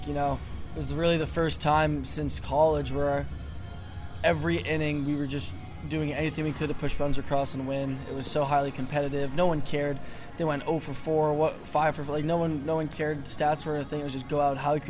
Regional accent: Lexington, Massachusetts, United States; he grew up in the town next to me in Arlington. I'm from Lexington, and I actually went to Catholic school in Arlington growing up.

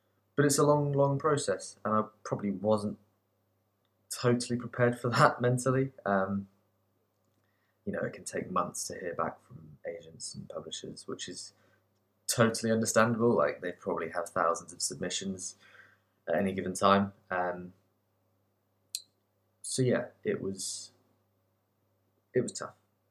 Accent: Bicester, South East England, United Kingdom; now in London, United Kingdom; I'm 27 years old. I live in London. I grew up in Bicester in Oxfordshire.

